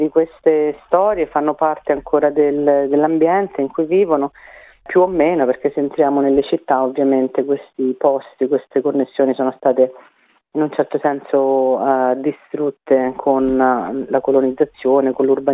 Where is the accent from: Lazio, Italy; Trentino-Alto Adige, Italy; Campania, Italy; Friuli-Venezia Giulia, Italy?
Lazio, Italy; Rome; io sono di Roma